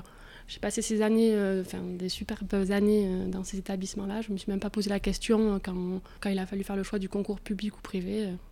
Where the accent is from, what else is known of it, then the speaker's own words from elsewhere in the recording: Biarritz, Nouvelle-Aquitaine, France; born there; je suis née à Biarritz, j'ai ma famille ici sur Arkang, donc je voulais vraiment revenir ici.